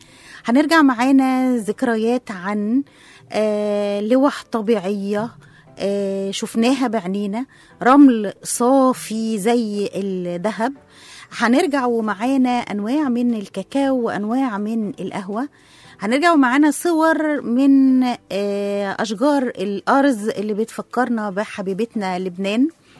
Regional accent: Egypt; وإحنا أصلا كمصريين ترحبين وبنحب السواح

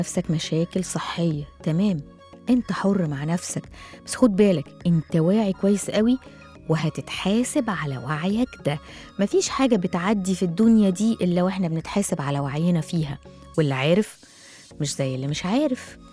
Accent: Cairo, Cairo Governorate, Egypt; لما حصل الحريق اللي حصل عندنا في القاهرة

